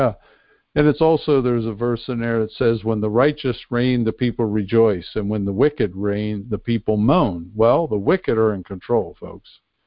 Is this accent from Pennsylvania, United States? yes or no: yes; Pennsylvania, United States; the Trump rally in Western Pennsylvania, which is my home state.